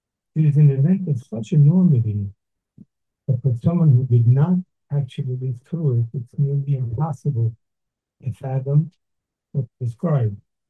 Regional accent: New York City, New York, United States; I often joke that I was raised in Brooklyn, New York, in an area called Canarsie.

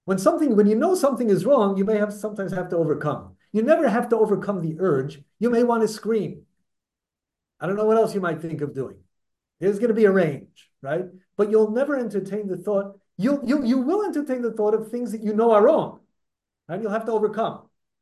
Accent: Brooklyn, New York, United States; I grew up in Brooklyn.

